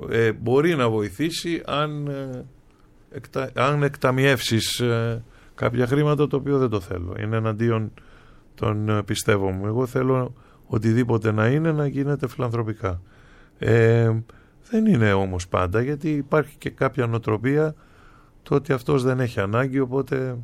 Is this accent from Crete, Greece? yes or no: no; Schinoussa, South Aegean, Greece; Για τις Σινούσες, γιατί εντάξει, η πατρίδα μου είναι και οι δύο μου γονείς είναι από εκεί.